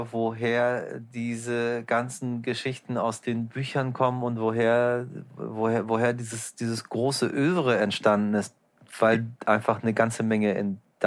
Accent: Iran; now in Germany; Also ich bin ja auch im Krieg im Iran groß geworden und dann auch rübergezogen.

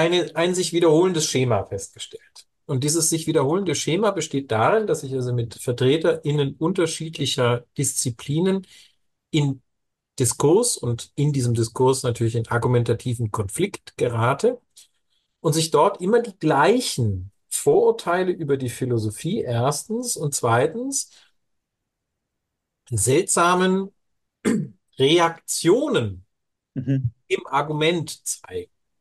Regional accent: Bavaria, Germany; als Bayer bekommt man den Zug antrainiert.

